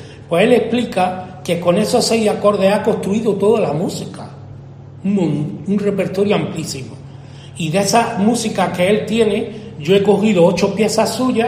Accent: Valdovino, Galicia, Spain; ahora yo tengo el honor de poder presentarlo en mi tierra y dentro del marco que es el Festival de Valdovino.

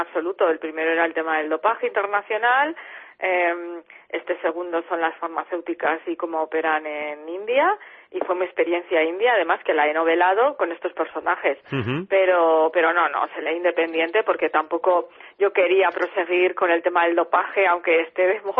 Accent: Navarre, Spain; Igual es que soy navarra y muy cansona

